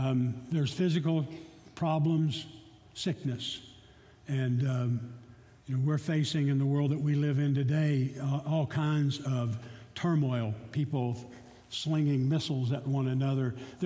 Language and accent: English; Virginia, United States; I'm a mountain boy. I'm from Virginia in the mountains.